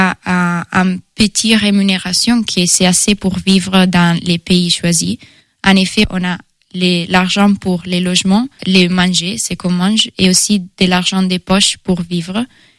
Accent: Italy; French is a second language; now in France; je suis italienne et j'ai 22 ans. Je viens d'Italie, mais j'ai étudié aux Pays-Bas et aussi au Royaume-Uni. Et maintenant, je suis en France pour faire un volontariat européen.

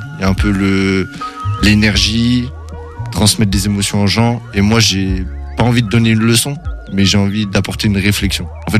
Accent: Angers, Pays de la Loire, France; j'ai 22 ans, je viens d'ici même, Angers. J'ai fait toutes mes classes d'armes, si je puis dire, ici.

